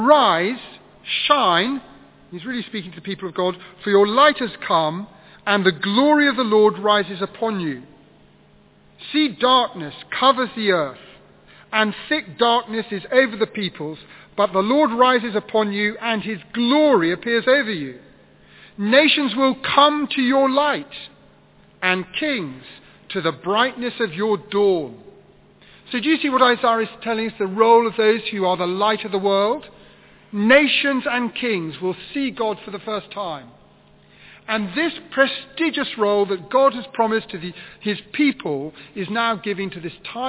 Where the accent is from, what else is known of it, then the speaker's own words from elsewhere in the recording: Cambridge, East of England, United Kingdom; I grew up in Cambridge. And Cambridge is on the edge of the Fens. It's as flat as a pancake round there.